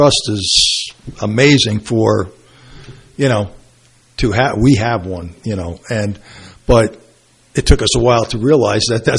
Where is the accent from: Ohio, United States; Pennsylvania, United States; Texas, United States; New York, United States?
New York, United States; Brooklyn; And I'm from Brooklyn, so they definitely talk with their hands.